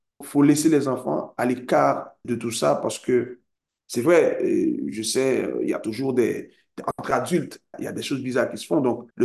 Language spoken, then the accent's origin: French; Haiti; Moi, en tant qu'Haïtien et citoyen engagé